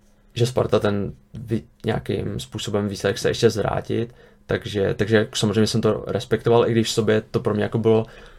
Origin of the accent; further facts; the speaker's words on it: Sokolov, Karlovy Vary Region, Czechia; já jsem vyrostl v Sokolově a v Sokolově jsem třeba chodil hrát i 3 zápasy za víkend